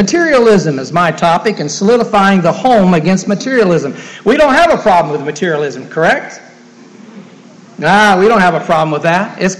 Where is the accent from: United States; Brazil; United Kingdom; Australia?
United States; Grove City, Ohio; also born or lived in Pennsylvania; Yes, I grew up in Grove City, right outside of Columbus, and always told everybody what a great Buckeye I was